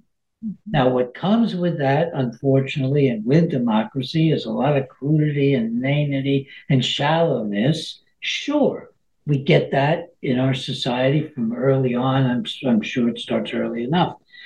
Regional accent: New York, United States; I grew up on Long Island in a Nouveau Riche community where the Jews were moving in from New York City and Brooklyn.

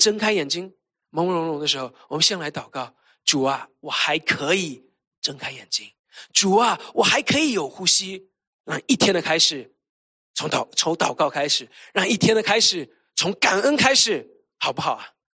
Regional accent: China; 我们中国人，我们国内的弟兄姐妹讲，这是救命的稻草

